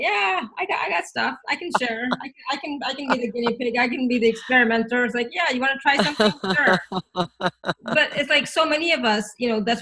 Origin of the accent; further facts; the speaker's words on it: India; You know, I come from India.